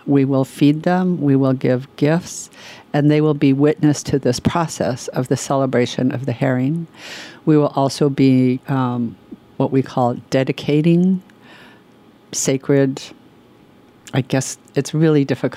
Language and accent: English; Sitka, Alaska, United States; I am Kiksedi from the Point House here in Sitka. That's my clan and my house. And I am grandchild of the Kagwantan Wolf clan, also here in Sitka.